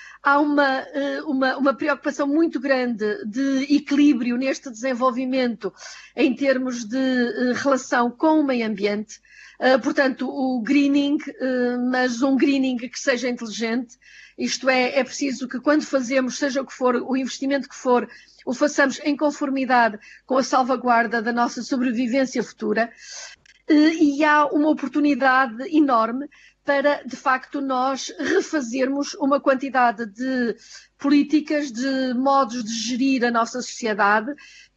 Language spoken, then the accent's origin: Portuguese; Portugal